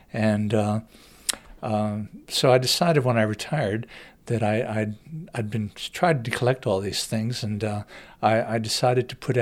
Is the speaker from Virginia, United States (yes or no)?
no; Cumberland, Maryland, United States; I think when I was a kid growing up in Cumberland, Maryland, I just heard the old people talk